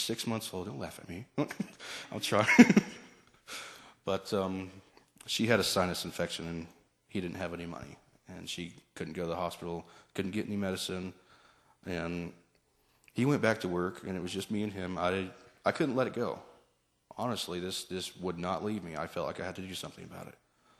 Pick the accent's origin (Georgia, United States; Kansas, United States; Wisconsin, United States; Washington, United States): Kansas, United States; this is my first time leaving the country. And growing up in Kansas, and I was just all, America!